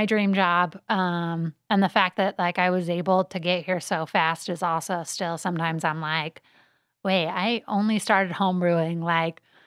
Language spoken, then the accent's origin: English; Princeton, New Jersey, United States; born there; So I was born in Princeton, New Jersey.